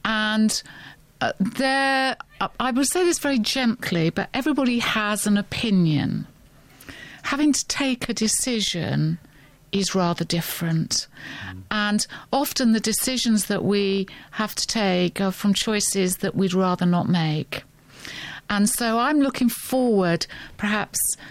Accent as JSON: {"language": "English", "town": "Crawley", "region": "South East England", "country": "United Kingdom", "tie": "born or raised there", "also_born_or_lived": "London", "lives_now": "Bristol, United Kingdom", "said": "I was born in the East End of London. Parents moved out to Newtown, Crawley, when I was a toddler. I grew up there and I worked in London and then came down to Bristol initially just for a year."}